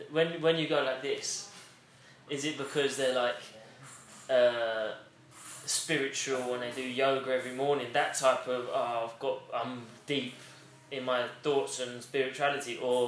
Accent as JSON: {"language": "English", "region": "East of England", "country": "United Kingdom", "said": "And I'm from Essex."}